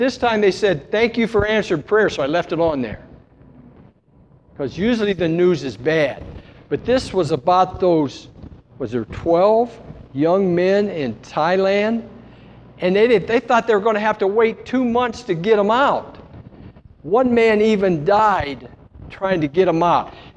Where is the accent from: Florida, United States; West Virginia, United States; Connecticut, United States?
West Virginia, United States; born there; I was born in West Virginia, and West Virginia used to have all these coal mines